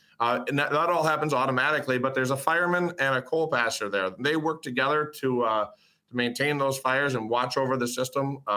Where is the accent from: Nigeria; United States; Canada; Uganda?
United States; Howard's Grove, Wisconsin; I grew up in Wisconsin. From a small town called Howard's Grove, just 20 minutes south of Manitowoc.